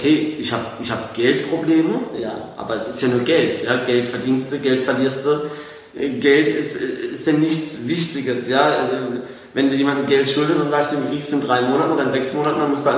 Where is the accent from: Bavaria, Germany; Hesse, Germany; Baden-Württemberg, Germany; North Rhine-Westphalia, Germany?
Baden-Württemberg, Germany; Karlsruhe; accent: Karlsruhe dialect